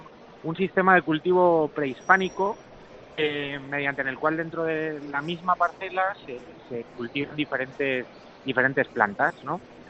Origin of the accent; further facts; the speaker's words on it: Valladolid, Castile and León, Spain; yo lo único que puedo hacer como vallisoletano es devolver a la ciudad todo lo que me ha dado